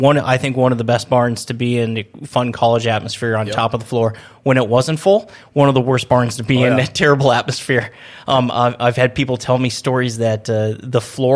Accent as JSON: {"language": "English", "town": "Lancaster", "region": "Minnesota", "country": "United States", "tie": "born or raised there", "said": "I grew up in Lancaster, Minnesota. When I went to school, it was Kitson County North."}